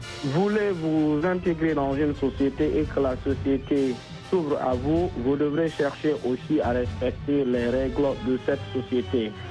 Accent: Guinea; now in United States; je suis américain d'origine guinéenne. Je suis donc financier de formation résident aux États-Unis depuis 2003.

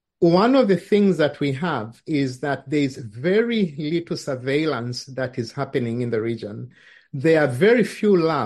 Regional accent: Zambia; where I'm from originally from Zambia, we have these regulations.

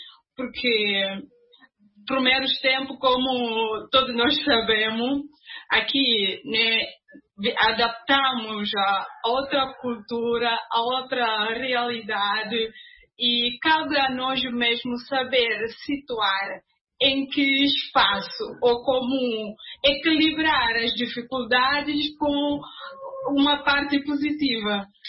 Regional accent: Bissau, Guinea-Bissau; now in Portugal; Eu sou da Bissau, de Bissau mesmo.

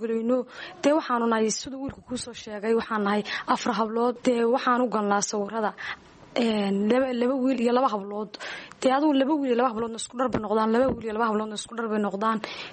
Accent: Sool, Somalia; bilicda gobolka Sool. Waa dee waa gobolkayga iyo waanu ku faanaayo

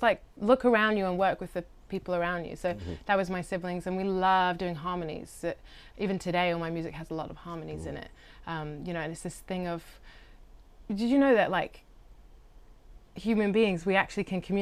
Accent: London, United Kingdom; I'm from London. My parents come from New Zealand. They immigrated to London

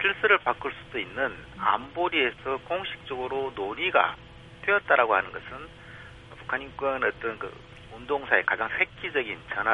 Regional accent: South Korea; 저도 한국 사람이고 한국에 살고 있지만

